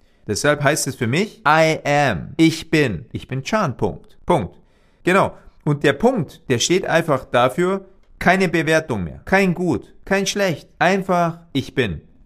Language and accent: German; Germany; Ich bin Deutscher und ich habe ja auch einen deutschen Pass, auch wenn mein Vater Thailänder ist. Habe ich immer das Gefühl gehabt, ja, ich bin zwar biologisch halb deutsch, halb Thai